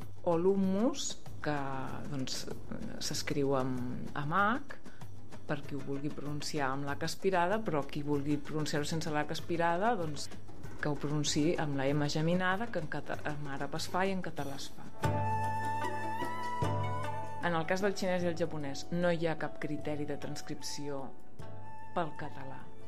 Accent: Catalonia, Spain; accent: Central Catalan; ja no diem gaspatxo, diem gaspatxo, els que som del català central

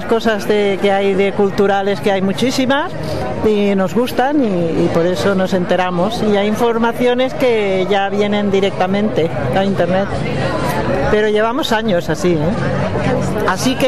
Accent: Barcelona, Catalonia, Spain; No somos del Prat, somos de Barcelona y de diferentes pueblos

